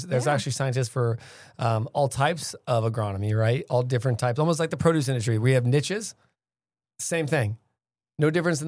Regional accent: California, United States; I'm a Californian, so I'm always like California citrus, California avocados.

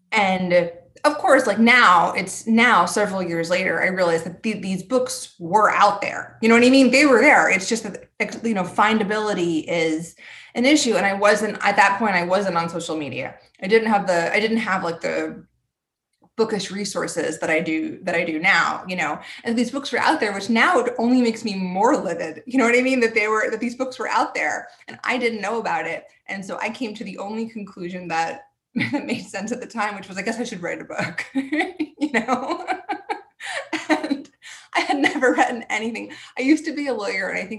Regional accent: New York, United States; also born or lived in New Jersey; now in North Florida, United States; I grew up in New York and New Jersey, but now I live in North Florida.

